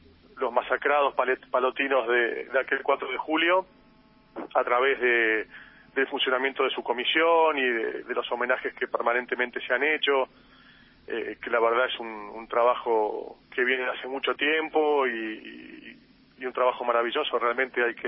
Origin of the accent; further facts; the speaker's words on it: Argentina; sino primero como argentino, segundo como militante político que considero que soy